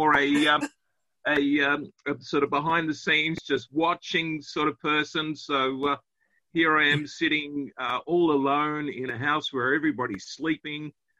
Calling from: Ballarat, Victoria, Australia; I'm calling from Ballarat.

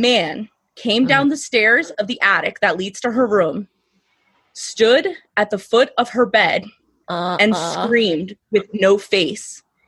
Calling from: Harrisburg, Pennsylvania, United States; Pennsylvania, Harrisburg.

